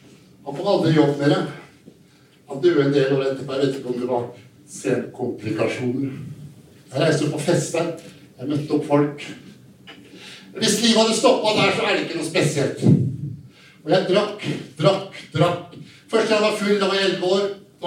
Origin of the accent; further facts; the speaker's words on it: Sarpsborg, Østfold, Norway; Så husker jeg fint at jeg kom hit da, helt fra Sarpsborg.